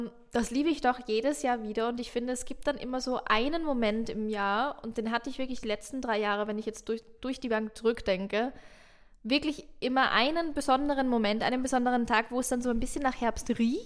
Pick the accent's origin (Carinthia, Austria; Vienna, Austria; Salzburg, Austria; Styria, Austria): Vienna, Austria; Nein, aber wir sind beide in Wien groß geworden.